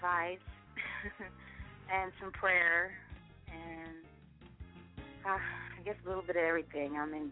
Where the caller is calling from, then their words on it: Texas, United States; I'm calling from Texas.